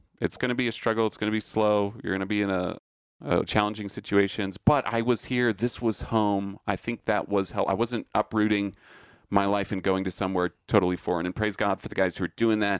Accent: Utah, United States; I think the fact that I was from Utah intrigued the search committee

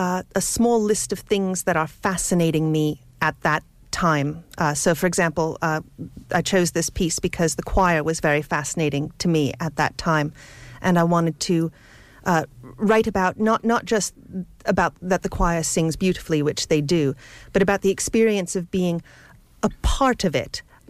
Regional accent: New Jersey, United States; That's right. I'm from New Jersey.

